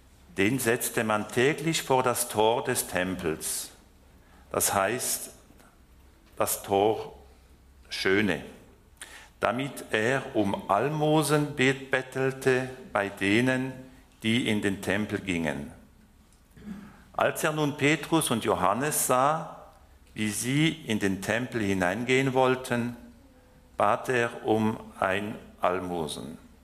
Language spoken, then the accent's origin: German; France; German is a second language; Es ist nicht gerade meine Muttersprache. Ihr wisst ja, dass ich in Frankreich aufgewachsen bin und die ganze französische Schule gemacht habe.